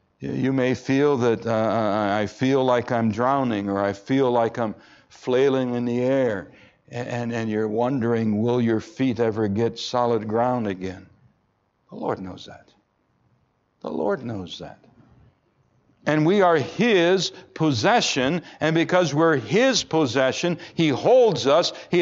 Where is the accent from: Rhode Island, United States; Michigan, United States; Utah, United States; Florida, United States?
Michigan, United States; Pontiac; It was on the other side of Michigan by the Grand Rapids areas. I was from the Pontiac side, 2 hours away.